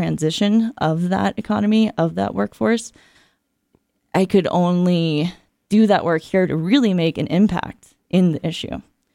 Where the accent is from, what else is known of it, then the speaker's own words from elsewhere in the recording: California, United States; You know, my home state of California, I feel like if I was to start a chapter there, it might just be preaching to the choir.